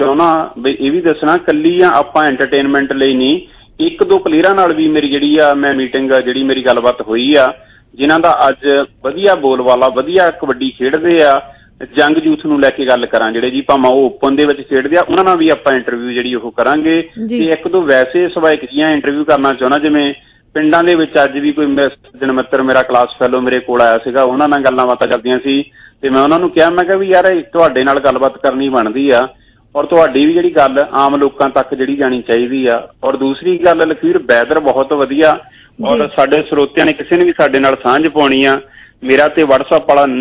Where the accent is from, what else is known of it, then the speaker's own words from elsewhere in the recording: Kohala, Punjab, India; ਮੇਰਾ ਪਿੰਡ ਕੋਹਾਲਾ ਤੇ ਬਿਲਕੁਲ ਅਠੌਲਾ ਅਠੌਲੇ ਦੇ ਨਾਲ ਦੇਸਰਪੁਰ ਆ ਜੀ